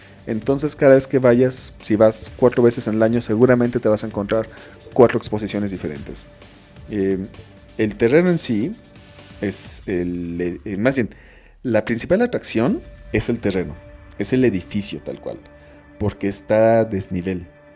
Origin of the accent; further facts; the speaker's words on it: Mexico; así somos los mexicanos.